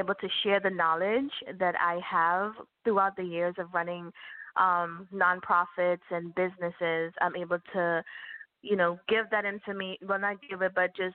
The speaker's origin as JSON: {"language": "English", "country": "Trinidad & Tobago", "said": "I'm originally from the island of Trinidad and Tobago, so you may hear my accent come out ever so often."}